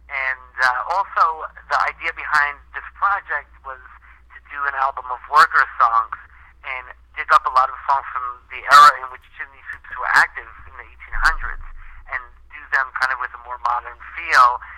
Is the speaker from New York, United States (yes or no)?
yes; Staten Island, New York, United States; moved away as an adult; now in Fort Lauderdale, United States; I was born in Brooklyn and grew up in Staten Island and then lived in the city for a few years.